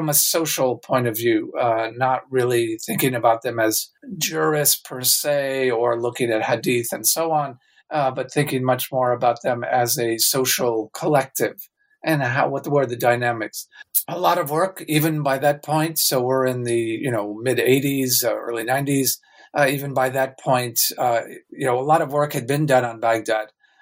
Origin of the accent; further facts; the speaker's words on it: Beirut, Beirut Governorate, Lebanon; I grew up in the Middle East in Beirut, so perhaps it was already in my mind to study the Middle East in some fashion or another.